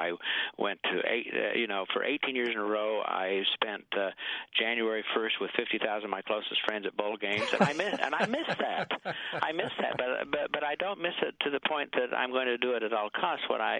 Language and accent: English; Vernal, Utah, United States; if I were at Ohio State trying this, I would end up pumping gas in Vernal, Utah, my hometown probably.